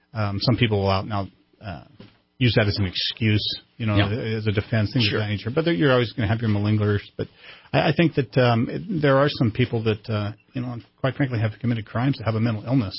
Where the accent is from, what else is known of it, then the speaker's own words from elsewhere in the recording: California, United States; Actually, I was from Northern California